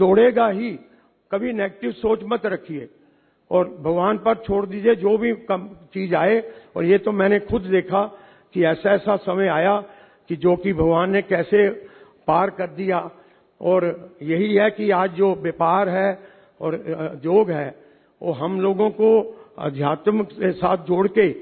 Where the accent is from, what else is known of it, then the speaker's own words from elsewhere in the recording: Ludhiana, Punjab, India; moved away as an adult; now in Varanasi, India; मैं लुधियाना का पंजाब का रहने वाला हूं और 1992 में मैं काशी में आया था सोच करके कि कोई इंडस्ट्री लगाना है।